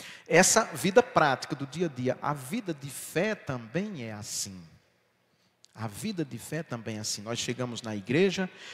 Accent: Ipueira, Brazil; moved away; quando eu volto na minha cidade onde eu nasci, me criei, não é a mesma cidade. Não sou eu que estou voltando, aquele eu que saiu de Ipueira há 42 anos, é outra pessoa

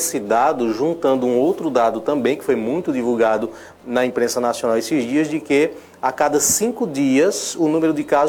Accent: Santa Cruz, Pernambuco, Brazil; Eu não sou de Caruaru, sou de Santa Cruz. E vou a Caruaru.

